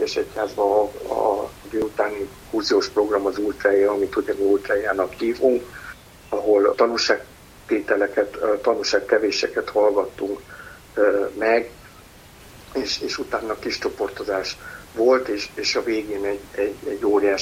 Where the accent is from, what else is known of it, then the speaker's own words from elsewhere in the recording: Kaposvár, Somogy, Hungary; moved away as an adult; now in Budapest, Hungary; én Kaposváron születtem, és hát 18 éves koromig tulajdonképpen ott laktam, utána kerültem föl Budapestre, úgyhogy nekem az otthon az mindig Kaposvár.